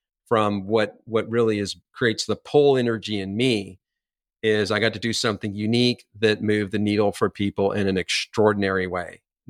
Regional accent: Texas, United States; And I'm from the South. I'm originally from Texas. And in the South, we're kind.

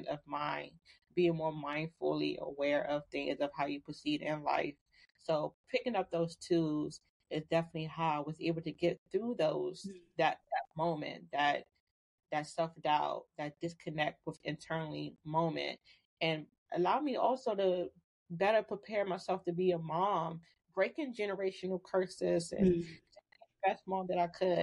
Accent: Washington, District of Columbia, United States; So I am originally from Washington, D.C.

